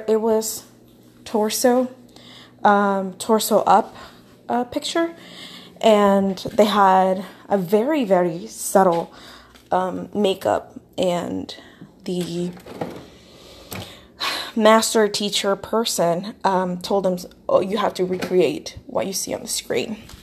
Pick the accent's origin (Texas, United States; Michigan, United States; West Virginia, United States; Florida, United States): Florida, United States; So it was the first thing we started talking, and they're just like, oh my god, where are you from? because we're from Florida.